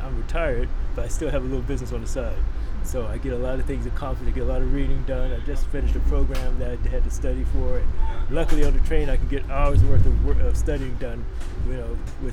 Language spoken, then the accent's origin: English; Washington, District of Columbia, United States; I'm from Washington, D.C.